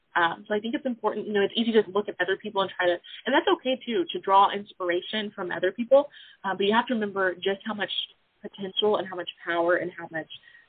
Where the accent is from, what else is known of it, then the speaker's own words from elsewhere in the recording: Lexington, Oklahoma, United States; also born or lived in Norman; So I was born right there in Sooner Nation in Norman, Oklahoma. I grew up in a small town just south of there called Lexington. So I was raised by a single mom.